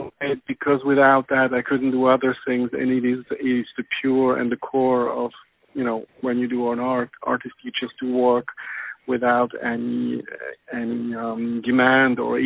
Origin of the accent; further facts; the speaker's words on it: Zurich, Switzerland; as you know, I grew up in Zurich, which is the German part of Switzerland. It's quite a big city. And I studied in Basel